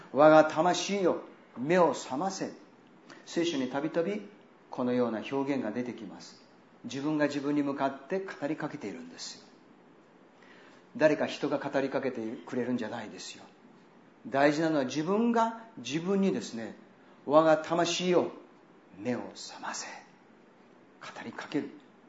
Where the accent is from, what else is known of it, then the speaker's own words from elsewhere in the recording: Kansai, Japan; 私は関西人ですからね、ボケとツッコミをよくやってますよね。